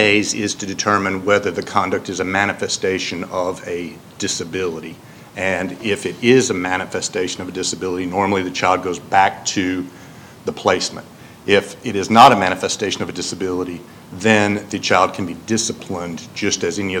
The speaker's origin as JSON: {"language": "English", "town": "Chattanooga", "region": "Tennessee", "country": "United States", "said": "I'm from Chattanooga."}